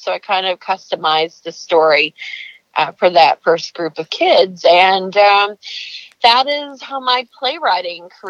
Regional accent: Jellicoe, Tennessee, United States; I grew up in Jellicoe, Tennessee, so a neighboring state, and also home of opera singer

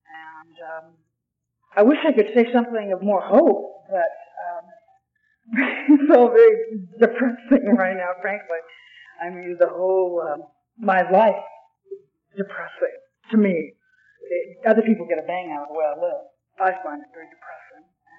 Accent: Lake Oswego, Oregon, United States; I was raised here. I was raised in Lake Oswego

